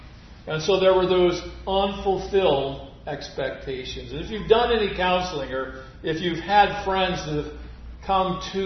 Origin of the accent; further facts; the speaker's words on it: Buffalo, New York, United States; And number two, I was from Buffalo.